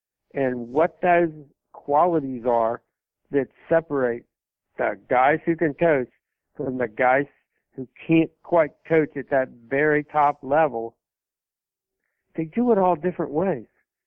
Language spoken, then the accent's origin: English; Kentucky, United States; I mean, growing up in Kentucky, for example, and you'd see one after another, year after year, SEC team come in there